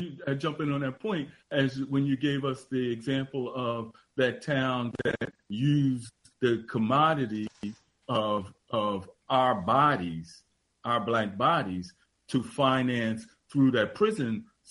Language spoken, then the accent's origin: English; Philadelphia, Pennsylvania, United States; I'm from South Philadelphia, but in North Philadelphia